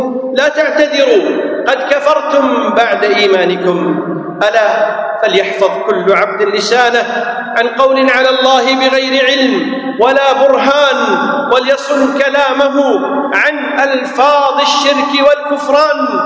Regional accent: Kuwait; يسمون عندنا في الكويت فلان هذر

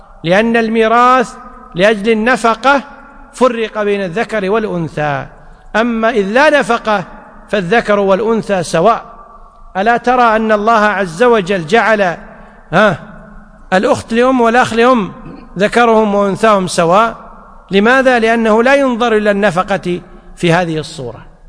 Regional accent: Kuwait; حنا بالعامية عندنا بالكويت يقول هذه لك طول عمرك،

